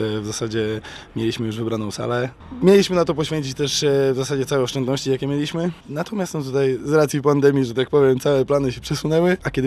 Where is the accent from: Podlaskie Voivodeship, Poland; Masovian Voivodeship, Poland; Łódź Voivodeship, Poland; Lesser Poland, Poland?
Podlaskie Voivodeship, Poland; Białystok; Szczerze powiedziawszy, ja pochodzę z Białegostoku, gdzie...